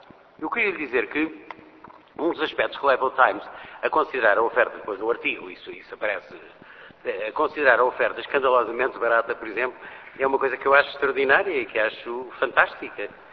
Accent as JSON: {"language": "Portuguese", "region": "Lisbon", "country": "Portugal", "said": "Claro que eu, como sou de Lisboa, direi, bom, mas temos o Tejo, não é?"}